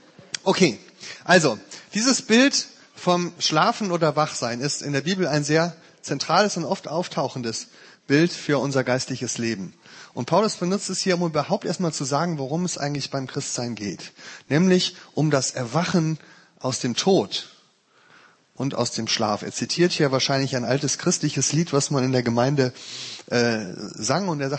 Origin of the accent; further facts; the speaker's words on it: Rhineland, Germany; Das ist für mich als Rheinländer übrigens sehr schön, dass das auch zusammenpasst.